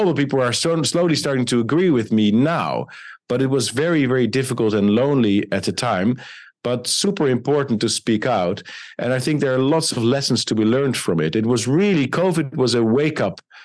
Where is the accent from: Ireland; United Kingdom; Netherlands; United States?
Netherlands; I'm from the Netherlands, which is obviously a small country in Europe